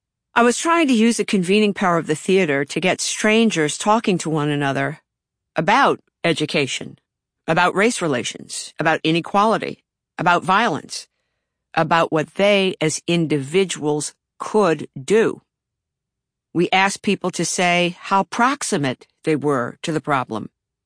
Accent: Baltimore, Maryland, United States; a kid in Baltimore, my hometown, had peed in a water cooler at school

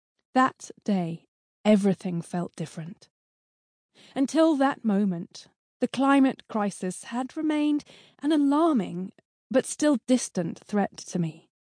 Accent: Cambridge, East of England, United Kingdom; Advice for the worst-hit areas, including my hometown of Cambridge, was to stay indoors

